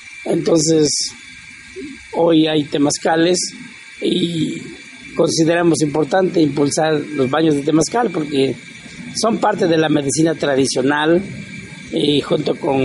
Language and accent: Spanish; Mexico; y eso refuerza nuestra identidad como mexicanos, nos da identidad como nación